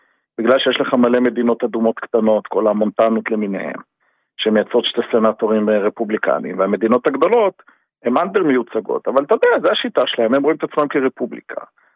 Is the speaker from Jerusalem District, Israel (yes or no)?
yes; Jerusalem, Jerusalem District, Israel; born there; אני נולדתי בישראל, בירושלים.